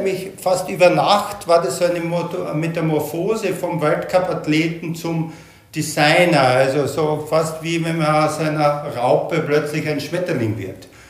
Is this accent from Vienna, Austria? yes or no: no; Graz, Styria, Austria; Ich fange mal ganz von vorne an. Ich bin vor 59 Jahren in Graz im beschaulichen Österreich geboren.